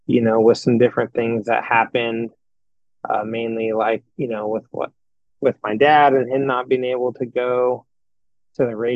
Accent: California, United States; Her dad had a track, and she was selling Gatorades, and I was from California

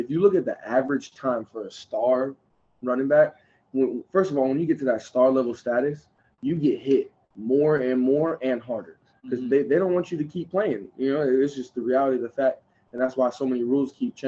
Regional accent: Midwest, United States; Because growing up in the Midwest and then coming to here, it's a lot harder to make the transition.

